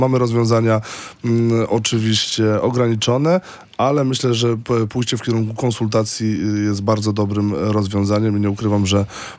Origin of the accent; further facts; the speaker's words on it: Gdańsk, Pomeranian Voivodeship, Poland; ja całe życie się wychowałem przy tej Alei Jana Pawła II w Gdańsku